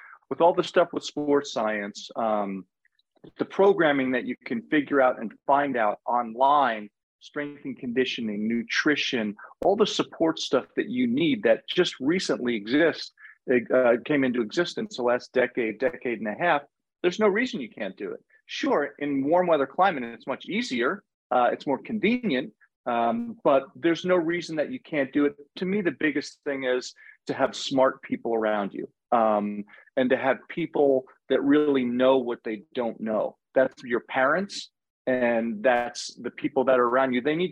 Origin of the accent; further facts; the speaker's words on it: New York, United States; But now I grew up in New York on Eastern Long Island. The nearest indoor club was 35 miles away.